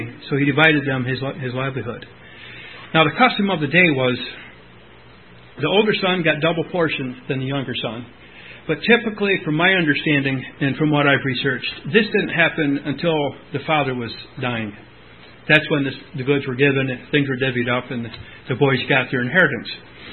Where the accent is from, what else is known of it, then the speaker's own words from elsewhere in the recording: Whitney Point, New York, United States; We're from Whitney Point, New York.